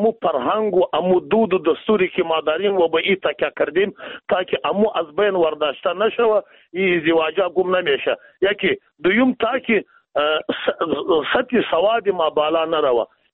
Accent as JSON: {"language": "Persian", "country": "Afghanistan", "said": "ما شما از افغانستان هستیم"}